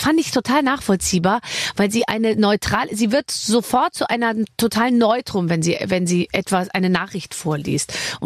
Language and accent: German; Bavaria, Germany; Ich bin ja aus Bayern.